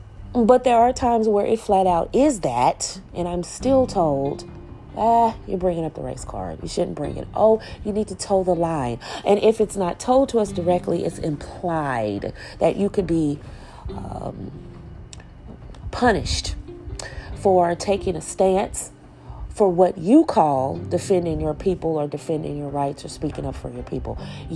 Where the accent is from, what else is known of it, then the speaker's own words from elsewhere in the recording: United States; As an American, I do want what's best for Americans, and I do think that we should stand by our allies.